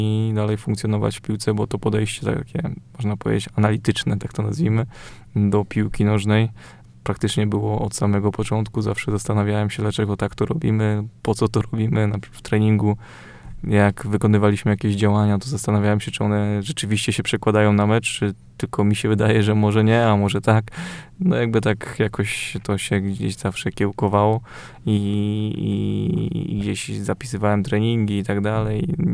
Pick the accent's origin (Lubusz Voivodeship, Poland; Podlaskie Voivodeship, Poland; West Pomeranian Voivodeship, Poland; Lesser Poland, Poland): West Pomeranian Voivodeship, Poland; Świnoujście; Ja pochodzę ze Świnoujścia